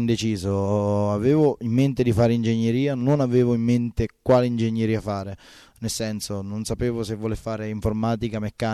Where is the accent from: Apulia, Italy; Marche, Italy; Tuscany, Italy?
Marche, Italy; San Benedetto del Tronto; born there; sono nato a San Benedetto del Tronto.